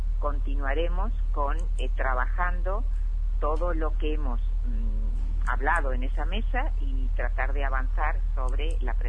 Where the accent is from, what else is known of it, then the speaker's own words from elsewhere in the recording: Argentina; born there; Otra vez por Argentina y otra vez, por supuesto, a mi ciudad natal, como digo yo.